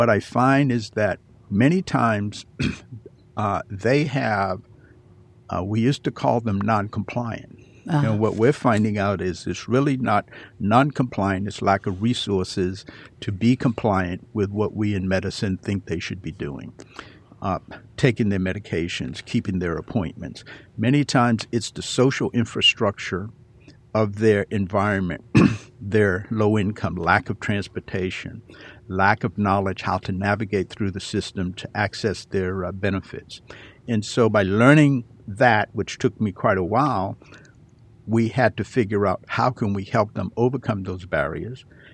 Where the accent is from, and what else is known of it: Boston, Massachusetts, United States